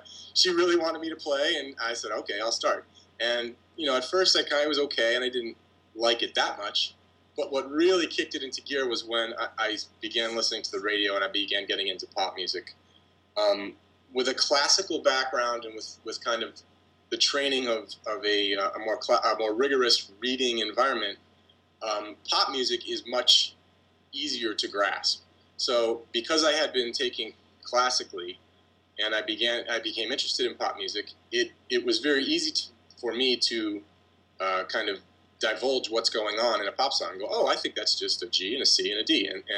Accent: Cleveland, Ohio, United States; I grew up in Cleveland, Ohio, which is in the Midwest, mm-hmm. in the States.

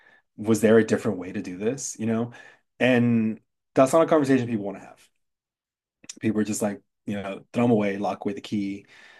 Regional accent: West Coast, United States; We're from the West Coast, so that's where it started.

